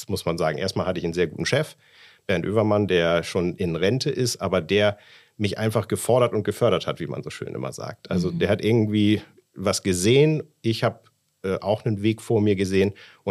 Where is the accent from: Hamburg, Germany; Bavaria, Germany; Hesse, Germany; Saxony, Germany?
Hamburg, Germany